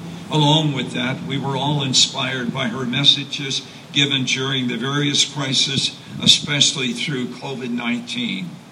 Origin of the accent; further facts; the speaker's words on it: Yorkshire and the Humber, United Kingdom; born there; For me, the ceremony takes on special significance because I was born in Yorkshire, England, during World War II, just a few days before the D-Day invasion.